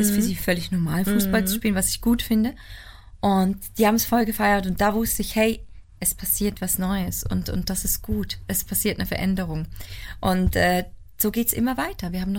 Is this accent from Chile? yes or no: no; Switzerland; Meine Schweiz, meine Heimat